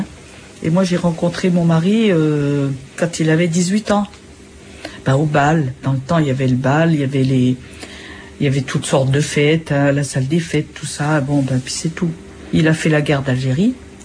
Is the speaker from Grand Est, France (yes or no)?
yes; Valleroy, Grand Est, France; born there; Oui, moi je suis né à Valleroy, oui. Mais pas, c'était d'un milieu agricole